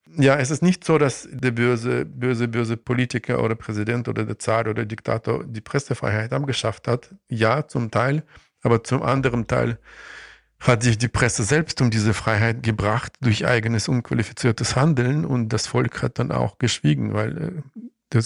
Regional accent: Saint Petersburg, Russia; German is a second language; ich komme aus St. Petersburg, eine Stadt mit einem schlechten Wetter und einer großen schriftstellerischen Tradition.

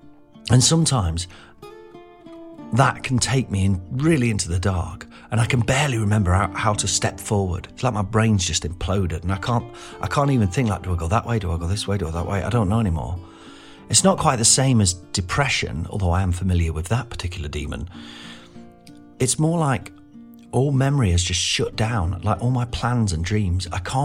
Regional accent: Nottingham, East Midlands, United Kingdom; to use the vocabulary of my hometown of Nottingham

